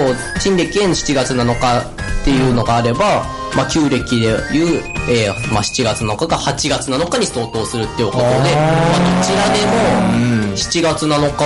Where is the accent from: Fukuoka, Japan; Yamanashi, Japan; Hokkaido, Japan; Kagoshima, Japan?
Hokkaido, Japan; 北海道、我々道民ですけど、